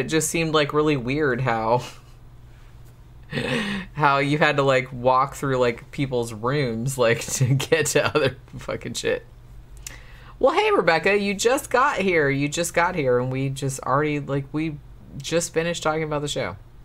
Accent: Daytona Beach, Florida, United States; I grew up in Daytona, and, like, I didn't have a car for a really long time because I couldn't afford one.

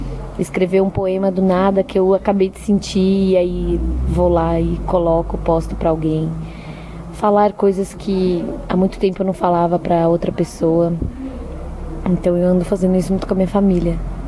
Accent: São Paulo, Brazil; now in Recife, Brazil; Eu trabalho aqui em Recife já há 4 anos. Na verdade, eu estou morando aqui há 4 anos. Sou de São Paulo. Lá eu fiz terapia ocupacional. E quis mudar pra cá, pra Recife, pra viver mais feliz, né?

